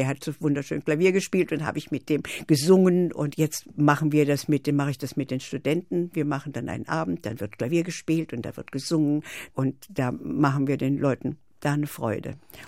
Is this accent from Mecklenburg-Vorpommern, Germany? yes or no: no; Saxony, Germany; Und da konnte ich so richtig Sächsisch sprechen. Und ich bin ja in Sachsen groß geworden.